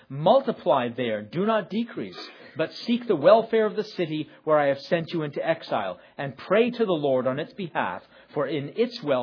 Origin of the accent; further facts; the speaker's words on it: New York, United States; maybe I'm just speaking as a New Yorker, where you can live that way.